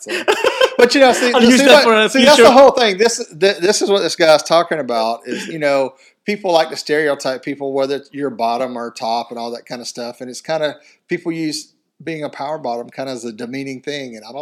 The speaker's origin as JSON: {"language": "English", "region": "South Carolina", "country": "United States", "tie": "born or raised there", "said": "When I moved to the city 20 years ago, I was shocked at the reception I got from men. I grew up in South Carolina, where masculinity bled in the water supply."}